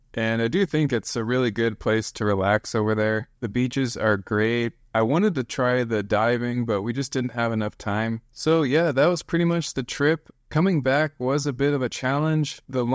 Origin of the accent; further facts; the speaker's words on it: West Coast, United States; And like I said, I'm from the West Coast, so this is my first time to Miami.